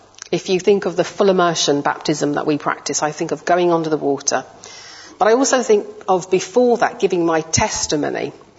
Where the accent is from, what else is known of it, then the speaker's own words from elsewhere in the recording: Birmingham, West Midlands, United Kingdom; now in London, United Kingdom; I was living in London at the time, I'm originally from Birmingham